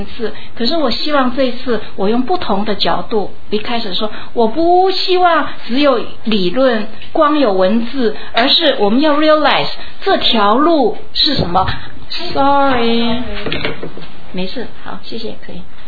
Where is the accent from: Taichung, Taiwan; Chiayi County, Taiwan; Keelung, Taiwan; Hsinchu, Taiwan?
Chiayi County, Taiwan; Chiayi; 我们这就是台湾的一般。我是嘉义的菩萨